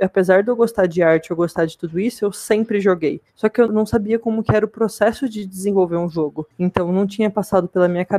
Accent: São Paulo, Brazil; now in Americana, Brazil; Então eu me mudei de São Paulo, que eu vivi minha vida inteira até americana, só para estudar jogos.

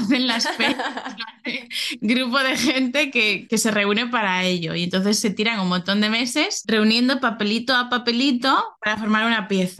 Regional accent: Yecla, Region of Murcia, Spain; yo creo que el San Isidro de Yecla, de mi pueblo, es completamente diferente

